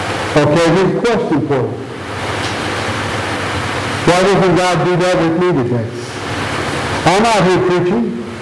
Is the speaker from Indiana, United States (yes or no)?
yes; Gary, Indiana, United States; born there; Ask me where I was born. I was born in Gary, Indiana.